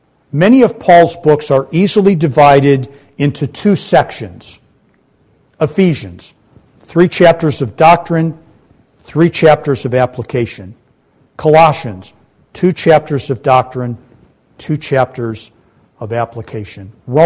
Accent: Michigan, United States; also born or lived in Ohio; I was born in Ohio and raised in Michigan.

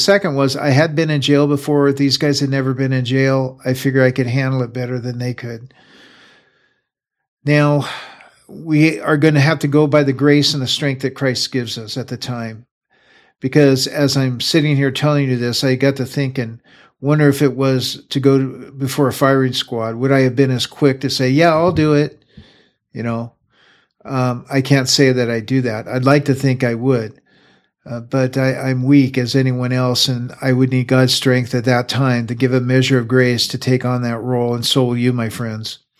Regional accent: Everett, Washington, United States; Now, there was a time back in early on in street ministry in my hometown, Everett, Washington.

